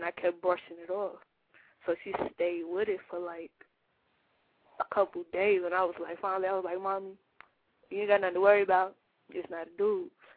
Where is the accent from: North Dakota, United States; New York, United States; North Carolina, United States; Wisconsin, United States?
New York, United States; also born or lived in South Carolina; I legally couldn't get a job in the state of South Carolina because we're from New York. If we had been in New York, it would have been different.